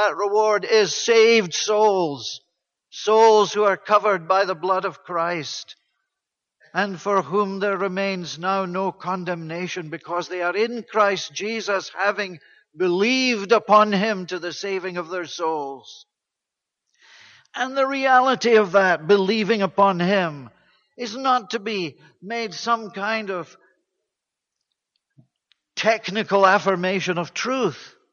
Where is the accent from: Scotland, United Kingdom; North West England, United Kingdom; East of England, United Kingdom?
Scotland, United Kingdom; as it was in the circles in which I was brought up back in Bonnie, Scotland, in churches with no gospel at all